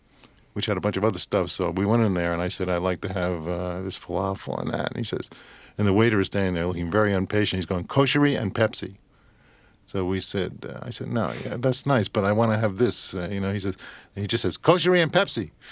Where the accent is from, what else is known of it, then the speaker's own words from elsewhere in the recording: Brooklyn, New York, United States; So since we're from New York and we're from Brooklyn and we're used to guys talking like this